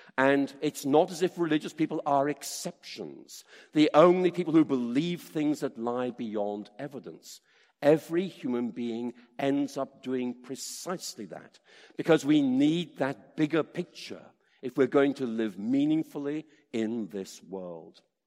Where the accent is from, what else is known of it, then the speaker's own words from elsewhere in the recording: Oxford, South East England, United Kingdom; I'm from Oxford